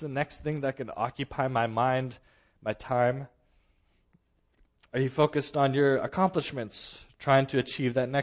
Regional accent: Canada; born there; yes, I was born in Canada

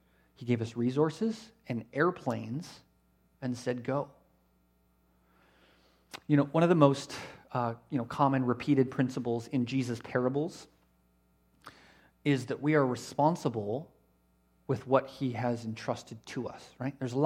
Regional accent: Canada; As a Canadian, the Canadian passport will get you into 185 countries in the world without a visa.

